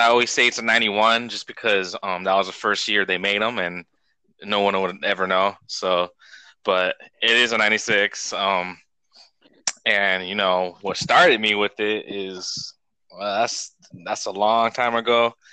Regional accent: San Diego, California, United States; So I'm from San Diego, and you know, the heart of our auto enthusiasts, audio too, I guess.

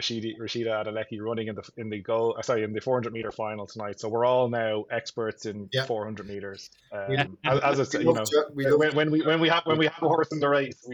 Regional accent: Dublin, Leinster, Ireland; I'm from Dublin.

